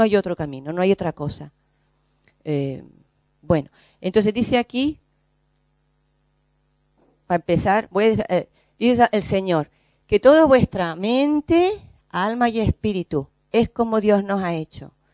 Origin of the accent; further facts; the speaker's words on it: Canary Islands, Spain; en toda España, que yo soy de Canarias, he estado en Palencia